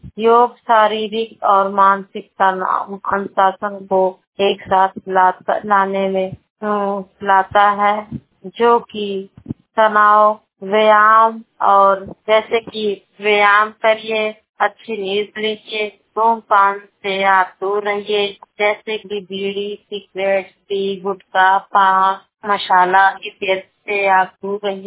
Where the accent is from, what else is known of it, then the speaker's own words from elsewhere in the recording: Sant Kabir Nagar, Uttar Pradesh, India; मेरा जिला है संतकबीर नगर। मेरी उम्र है 37 साल।